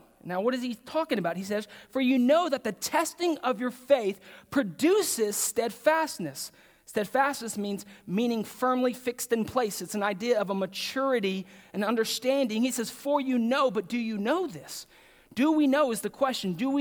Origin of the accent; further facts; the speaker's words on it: Pearland, Texas, United States; I grew up in Pearland, and all my friends, my best friends growing up, live in Alvin, Pearland, somewhere around Friendswood, the Dickinson area